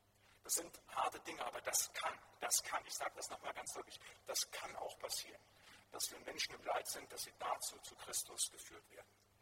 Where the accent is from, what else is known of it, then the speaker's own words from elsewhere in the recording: North Rhine-Westphalia, Germany; Da, wo ich herkomme, aus dem Siegerland